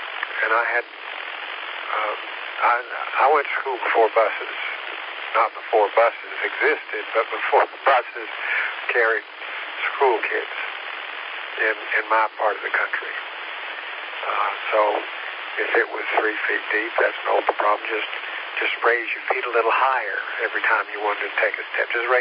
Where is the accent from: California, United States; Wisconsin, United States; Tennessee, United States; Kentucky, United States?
Tennessee, United States; I was raised in East Tennessee.